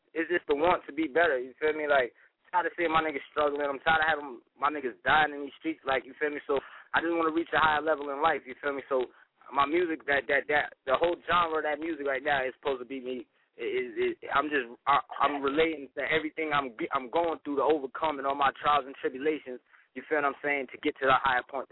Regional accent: New York, United States; I'm from New York, so look, that ain't going too far.

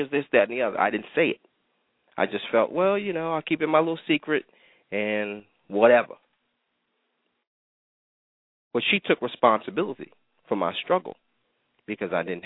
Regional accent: Manhattan, New York, United States; Because when you're growing up in Manhattan, you can see it on TV, because cable was free

